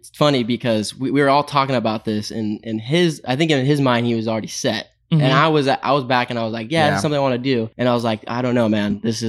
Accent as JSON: {"language": "English", "region": "California", "country": "United States", "tie": "born or raised there", "said": "Born and raised California."}